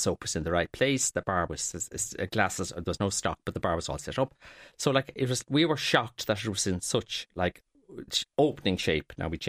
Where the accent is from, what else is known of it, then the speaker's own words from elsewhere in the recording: Dundrum, Ireland; moved away as an adult; also born or lived in Cork; now in Kerry, Ireland; Well, I was born in Dundrum. That was my home for 27 years. And then I moved to Kerry. And then I went to Cork for a year and then went back to Kerry. So I'm in Kerry 42 years.